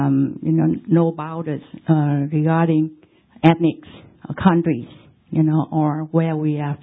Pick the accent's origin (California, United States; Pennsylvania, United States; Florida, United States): California, United States; I'm from California. We grew up in a Buddhist tradition.